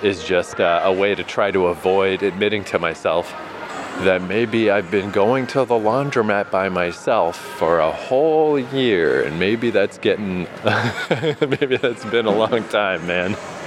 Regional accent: Canada; I'm Canadian, I'll be all right.

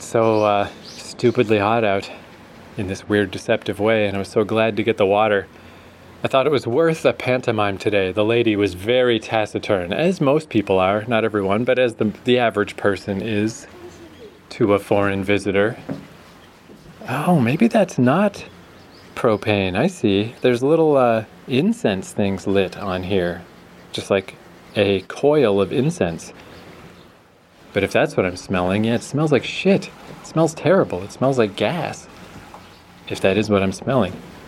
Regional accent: Fredericton, New Brunswick, Canada; now in Jeju, South Korea; compared to my hometown, say, is Fredericton, New Brunswick.

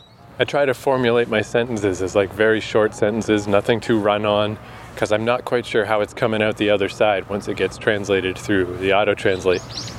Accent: Canada; from Canada. Never been to Chiba before.

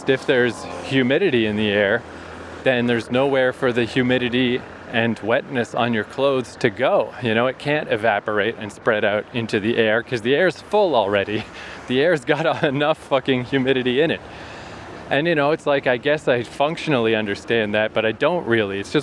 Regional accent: Eastern Canada, Canada; I just have never lived in an environment super humid like this. So when I grew up in Eastern Canada

